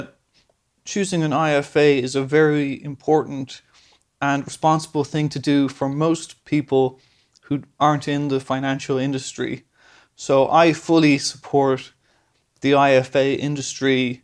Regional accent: Dublin, Leinster, Ireland; moved away as an adult; also born or lived in England; Then I moved to England because I'm originally from Dublin. And I was in England for 7 years.

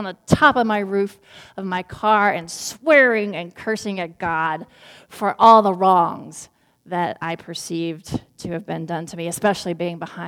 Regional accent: Lexington, Kentucky, United States; I was driving the 7 or 8 hours back from my hometown after the Christmas holidays from Lexington, Kentucky to Winston-Salem, North Carolina.

